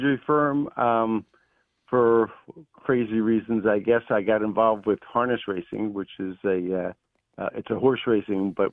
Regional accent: Penn Valley, Pennsylvania, United States; Well, I grew up on the main line, Penn Valley, which is west of City Avenue. So basically the near suburbs.

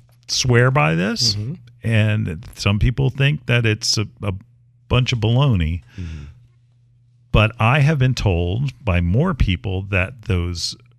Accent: Wayne, New Jersey, United States; I grew up in Wayne. I basically lived in Clifton because that's where we worked as a family.

